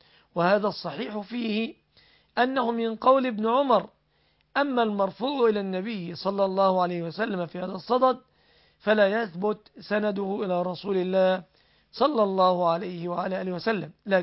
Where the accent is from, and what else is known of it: Egypt